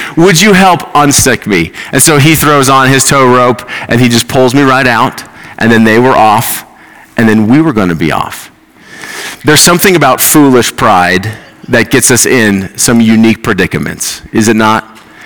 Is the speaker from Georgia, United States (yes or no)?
no; Boulder, Colorado, United States; also born or lived in Southern California; I grew up in Boulder, and then I went to the University of Colorado.